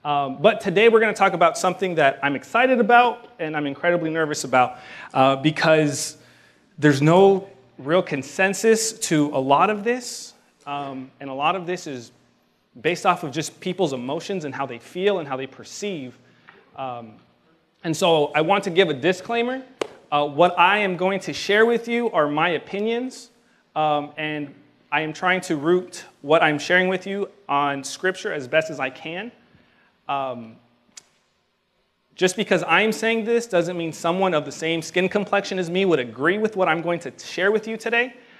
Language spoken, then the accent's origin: English; United States; born there; I am a first-generation American, being so my parents are immigrants, and then I was born in the United States.